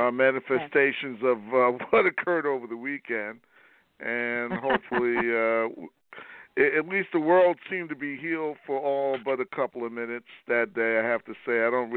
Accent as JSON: {"language": "English", "country": "United States", "tie": "born or raised there", "said": "I'm trapped in two worlds because I grew up in the States"}